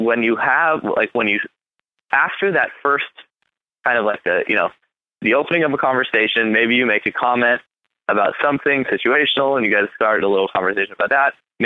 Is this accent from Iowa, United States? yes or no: no; Michigan, United States; Not to totally talk shit about Toledo, but I'm from Michigan. My parents are from Michigan. I'm a product of U of M. So I was born and raised to hate Ohio.